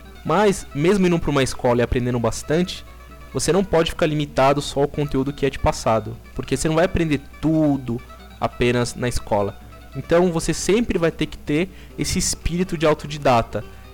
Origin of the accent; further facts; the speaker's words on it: Brazil; E eu falo isso não só porque eu sou brasileiro, mas porque eu realmente admiro o nosso povo.